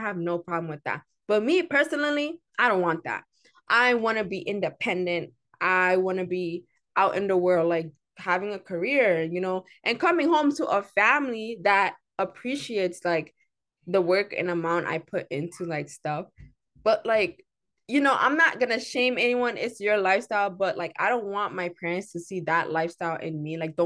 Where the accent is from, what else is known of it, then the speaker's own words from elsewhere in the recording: United States; born there; I was born in America where women are like always fighting for their rights.